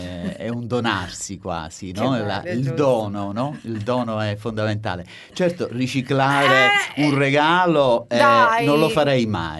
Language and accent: Italian; Palermo, Sicily, Italy; E io sono palermitano, doc.